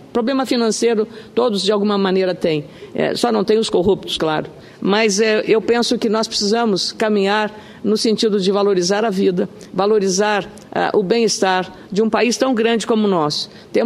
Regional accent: Rio Grande do Sul, Brazil; eu, como gaúcha

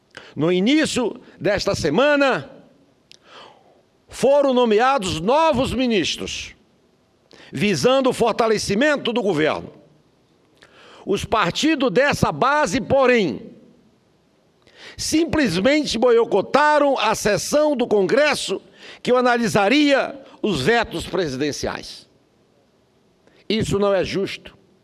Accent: Roraima, Brazil; Porque sou roraimense.

